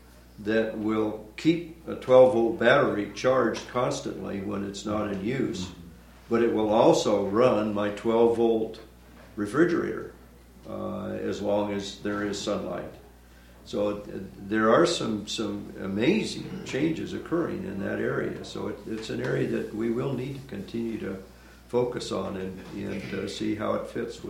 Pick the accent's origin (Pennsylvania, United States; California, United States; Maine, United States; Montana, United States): Montana, United States; That's occurring also in the area where I grew up in Montana, where the wind blows a lot.